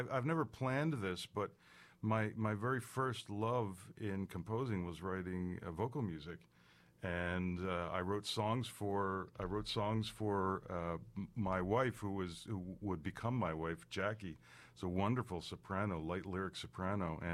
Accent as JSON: {"language": "English", "town": "Pennsauken", "region": "New Jersey", "country": "United States", "said": "I'm from South Jersey, from Pensauken, and I was in the Allstate Choir."}